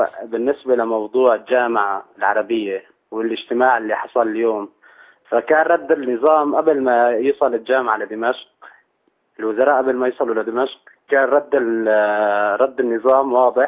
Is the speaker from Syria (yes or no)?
yes; Syria; نحن كشعب سوري